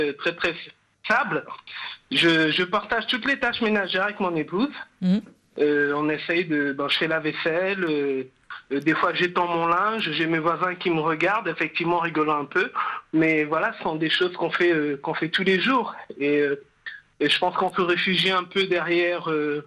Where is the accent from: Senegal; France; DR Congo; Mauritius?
Senegal; j'ai grandi au Sénégal dans une famille, on va dire, de la bourgeoisie moyenne.